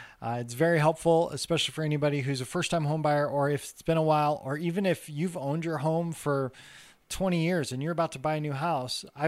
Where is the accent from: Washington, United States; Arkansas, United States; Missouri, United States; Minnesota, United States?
Washington, United States; Spokane; I grew up in Spokane, Washington, up here in the Inland Northwest.